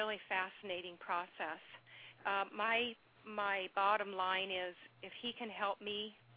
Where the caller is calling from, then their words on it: Virginia, United States; From Virginia.